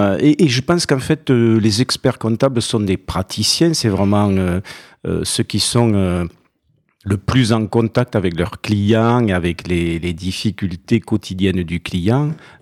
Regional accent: Toulouse, Occitanie, France; moi je suis toulousain, donc je prononce le T forcément.

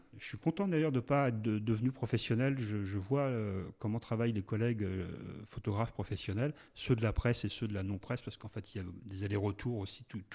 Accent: Toulouse, Occitanie, France; ce qui était un peu plus court quand on vient de Toulouse, quoi.

